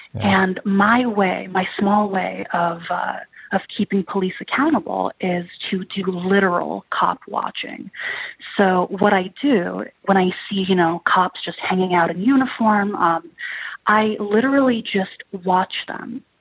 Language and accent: English; New York City, New York, United States; now in Montreal, Canada; And I'm a New Yorker. You know, I was never assaulted by the NYPD, but Montreal police really have it out for me, it seems.